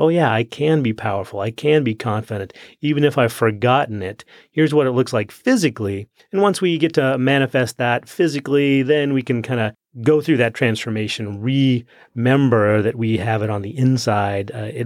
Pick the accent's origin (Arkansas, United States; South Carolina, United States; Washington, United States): Washington, United States; now in Dayton, United States; Well, I'm actually from Washington State, so Johanna and I met here in Dayton